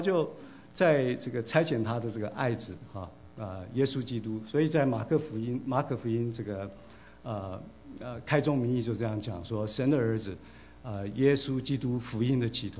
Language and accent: Chinese; China; 这个就是跟我们中国人有一个这个没有米吃可以为什么不吃肉啊，这个很像